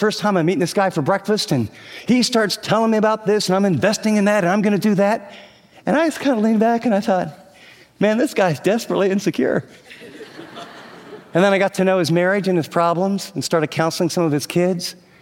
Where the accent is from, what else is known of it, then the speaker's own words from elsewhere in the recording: California, United States; I'm from California, and, you know, I got a tie on and a coat, and I'm totally uncomfortable just in how I'm dressed